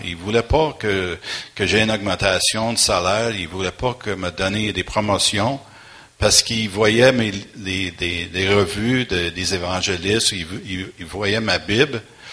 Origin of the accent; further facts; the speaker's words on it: Montreal, Quebec, Canada; Avant d'aller vers Granby, parce que j'étais de Montréal